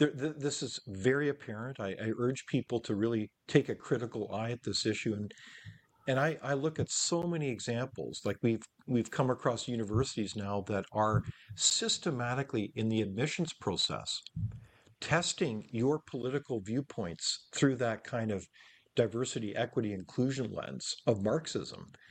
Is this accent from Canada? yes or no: yes; Canada; as a Canadian, I felt for years a real sense of unity with fellow Canadians